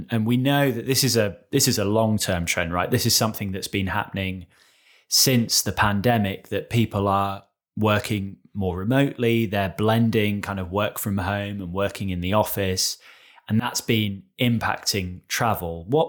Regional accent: United Kingdom; I mean, I can certainly say as a Brit that weather is an absolute priority for me when choosing where to go.

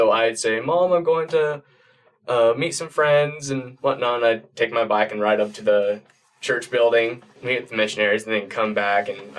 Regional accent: South Jordan, Utah, United States; I'm from South Jordan, Utah. I'm 21 years old

